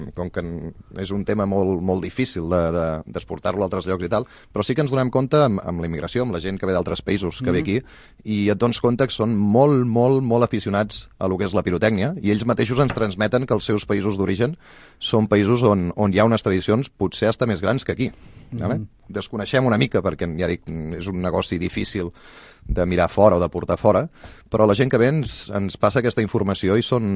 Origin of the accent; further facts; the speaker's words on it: Catalonia, Spain; Sí, potser som els catalans dels pocs que no celebrem el Cap d'Any amb focs artificials.